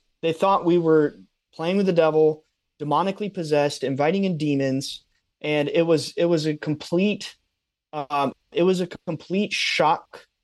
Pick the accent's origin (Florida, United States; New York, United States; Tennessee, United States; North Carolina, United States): North Carolina, United States; But so I say all this to say we're from North Carolina, so we're smack dab in the Bible Belt